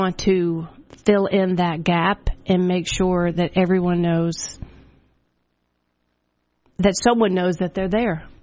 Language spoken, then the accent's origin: English; Williamsburg, Virginia, United States; now in State College, United States; So I'm originally from Williamsburg, Virginia.